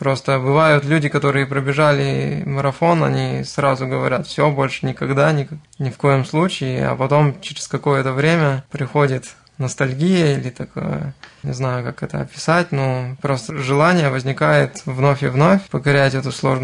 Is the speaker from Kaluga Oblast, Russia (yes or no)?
no; Trekhgorny, Chelyabinsk Oblast, Russia; born there; Родился я в Челябинской области, в закрытом городе Трехгорный, то есть он находится на горах, судя из названия.